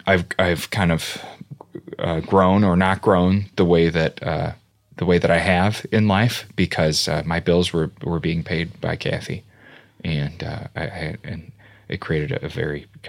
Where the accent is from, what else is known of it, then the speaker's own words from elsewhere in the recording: Midwest, United States; I grew up in the Midwest in like a very like kind of Slovak.